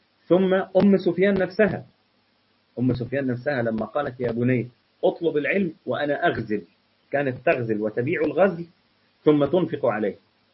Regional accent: Egypt; يعني ربنا سبحانه وتعالى يهديهم ويهدينا احنا كمان في مصر

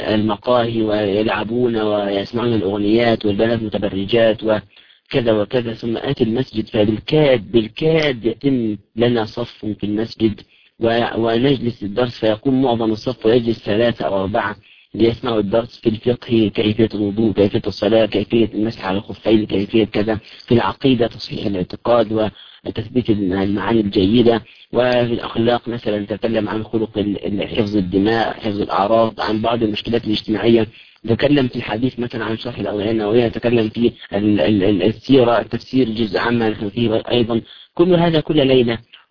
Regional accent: Egypt; عندما نرى الضباط الملتحين عندنا في مصر مثلا

